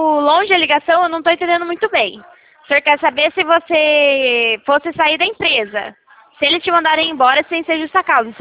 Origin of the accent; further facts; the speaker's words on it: Americana, São Paulo, Brazil; a gente é aqui do interior de São Paulo.